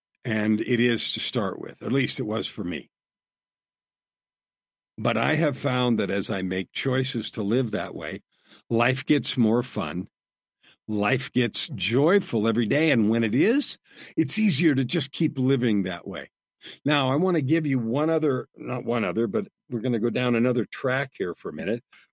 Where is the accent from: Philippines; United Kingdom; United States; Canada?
Canada; As a Canadian, watch the political stuff unfold in the U.S., I'm just horrified.